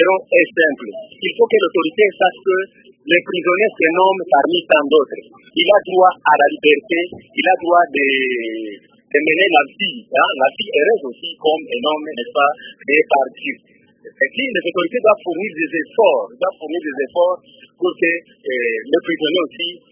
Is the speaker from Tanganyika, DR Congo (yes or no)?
yes; Kongolo, Tanganyika, DR Congo; en particulier ici chez nous à Kongolo